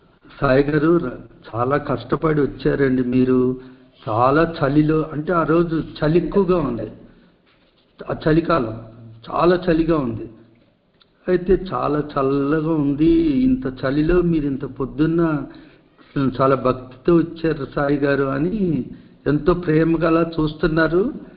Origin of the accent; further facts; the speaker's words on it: Hyderabad, Telangana, India; నేనైతే సిటీలోనే పుట్టి పెరిగాను, హైదరాబాద్లోనే నా చదువులంతా హైదరాబాద్